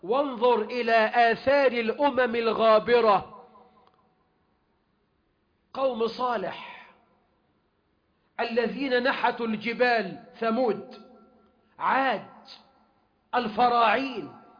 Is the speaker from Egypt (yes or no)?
yes; Egypt; اللهم احفظ بلدنا مصر